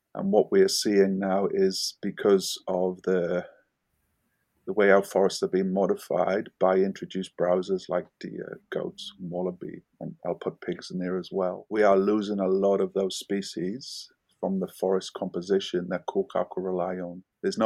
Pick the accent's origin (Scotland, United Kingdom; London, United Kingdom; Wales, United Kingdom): Wales, United Kingdom; now in New Zealand; I was born and raised in South Wales in the United Kingdom. My partner is a Kiwi. We met overseas 27, 28 years ago, and then I came here to New Zealand about 25 years ago.